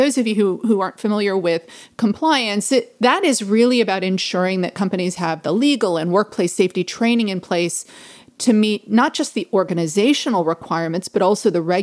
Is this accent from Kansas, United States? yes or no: no; Dallas, Texas, United States; accent: twang; I am from Dallas, Texas originally. And every time I talk to one of my relatives or somebody from my home state, generally the accent pops through. So it is quite possible that you'll hear just a little bit of a twang